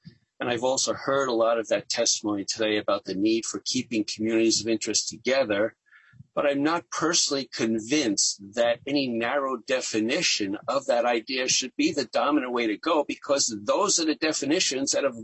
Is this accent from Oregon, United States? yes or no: no; New York City, New York, United States; I've been civically active since my mid-teens, back when I was growing up in New York City.